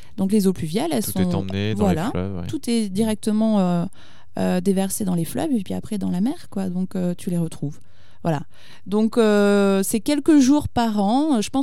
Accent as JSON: {"language": "French", "town": "Bordeaux", "region": "Nouvelle-Aquitaine", "country": "France", "said": "j'ai passé pas mal de temps sur le littoral atlantique parce que je viens de Bordeaux"}